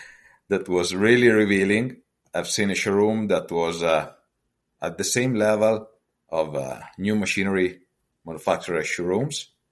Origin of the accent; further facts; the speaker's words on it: Pesaro, Marche, Italy; born there; English is a second language; However, I was born in Pesaro